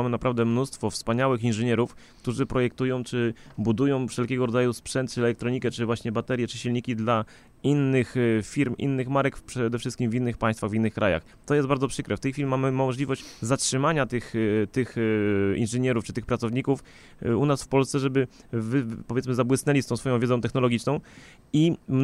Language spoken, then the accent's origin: Polish; Kutno, Łódź Voivodeship, Poland; Ja akurat pochodzę powiedzmy z miasta Kutna, które ma około 60 tysięcy mieszkańców łącznie z gminą